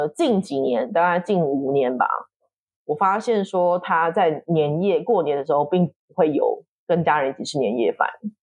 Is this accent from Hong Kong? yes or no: no; Taiwan; 因为我觉得我们是台湾人的时候